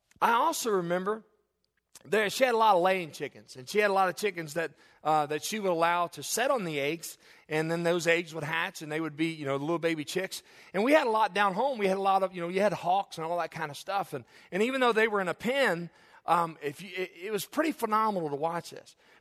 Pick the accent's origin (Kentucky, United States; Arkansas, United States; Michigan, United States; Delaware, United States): Kentucky, United States; Growing up in Kentucky, my little grandmother had a lot of chickens.